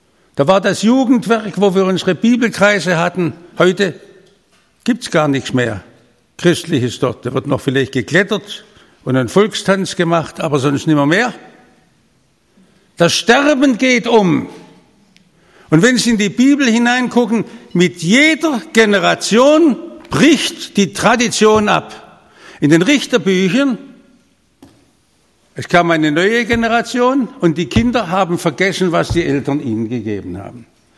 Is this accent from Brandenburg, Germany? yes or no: no; Stuttgart, Baden-Württemberg, Germany; ich bin in Stuttgart aufgewachsen.